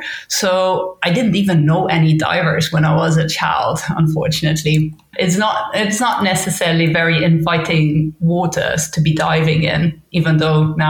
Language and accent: English; Netherlands; But I do think it started out somewhere with me growing up in the Netherlands, actually, at the North Sea.